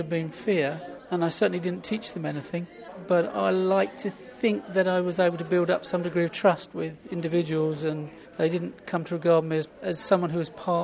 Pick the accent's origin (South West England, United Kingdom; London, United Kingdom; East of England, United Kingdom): South West England, United Kingdom; Bath; I'm from Bath in England.